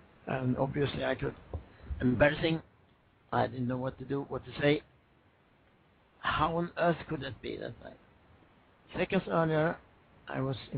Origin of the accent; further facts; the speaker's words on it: West Coast, Sweden; I was raised on the Swedish West Coast in a fishing family